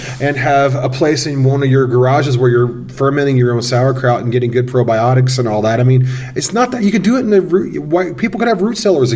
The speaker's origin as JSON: {"language": "English", "region": "Missouri", "country": "United States", "said": "I'm from Missouri, so I go home on occasion."}